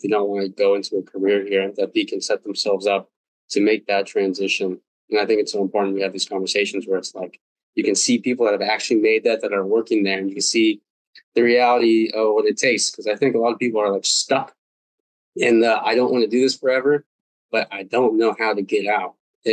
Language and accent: English; United States; It gives you a worldly perspective, but then it also allows you as an American to kind of portray the traits that we really believe in at the core of our country